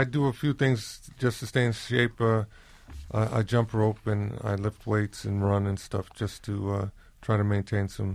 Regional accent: New York City, New York, United States; It reminded me a lot of growing up in Harlem.

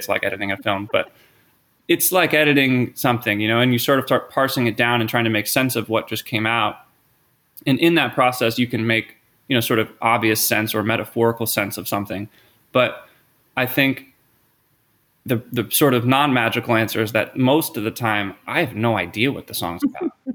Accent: Philadelphia, Pennsylvania, United States; yeah, I grew up in the Philadelphia area. I'm a huge sports fan, like embarrassing level sports fan.

